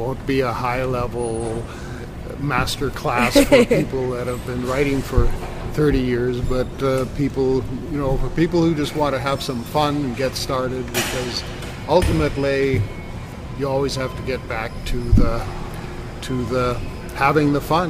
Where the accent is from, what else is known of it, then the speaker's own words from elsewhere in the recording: Altona, Manitoba, Canada; No, I grew up around Altona.